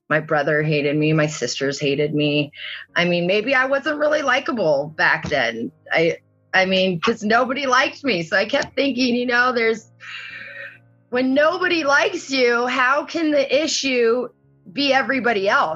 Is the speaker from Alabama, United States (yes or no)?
no; Santa Barbara, California, United States; So me and Eric went home to California together. He was from Orange County area. I was from Santa Barbara.